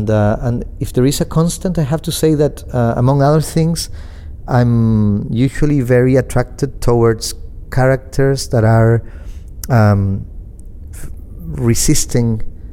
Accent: Chile; also born or lived in Argentina; because I was growing up in Chile

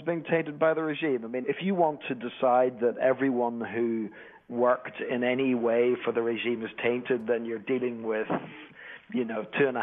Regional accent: United Kingdom; As a British journalist, she's a journalist from the United States

